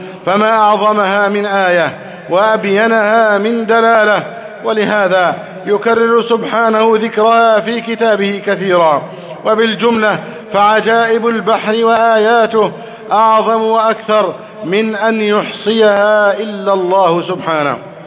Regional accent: Egypt

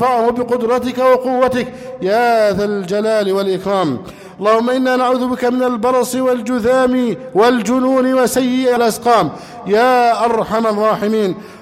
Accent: Egypt

